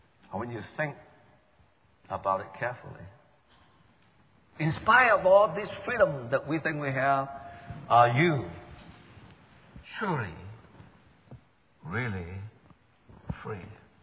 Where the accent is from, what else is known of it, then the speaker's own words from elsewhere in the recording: Idaho, United States; also born or lived in Bay Area; now in Houston, United States; Or, as I often complain, the heat of Houston since I moved from the Bay Area. Sometime I wish I moved back to the place I grew up, Idaho, where it's nice and cool in the summer.